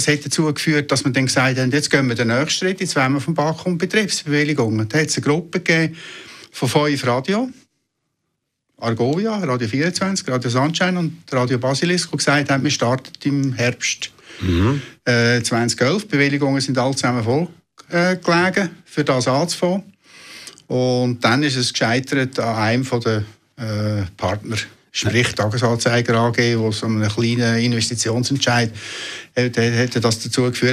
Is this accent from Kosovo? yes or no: no; Switzerland; Nein, bei uns in der Schweiz haben wir über 3 Jahre